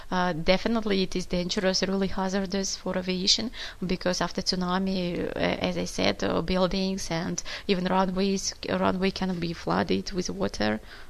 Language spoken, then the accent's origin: English; Almaty, Kazakhstan; The climate in my country, regarding my hometown, Almaty, actually, so I would say that we have a sharp continental climate.